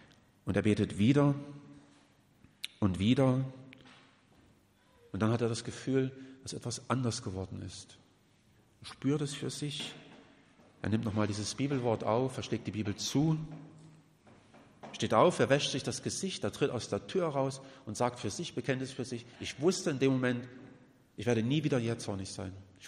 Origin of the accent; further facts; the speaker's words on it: Schwedt, Brandenburg, Germany; Ich bin ja in Schweden an der Oder groß geworden, da fließt in der Entfernung die Oder vorbei